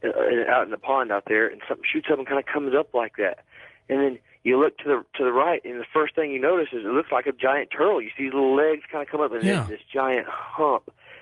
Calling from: Tulsa, Oklahoma, United States; I'm calling from Tulsa, Oklahoma.

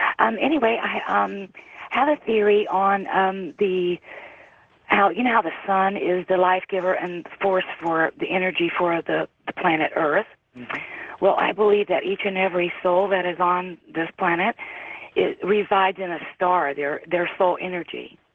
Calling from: St. Augustine, Florida, United States; I'm calling from St. Augustine, Florida.

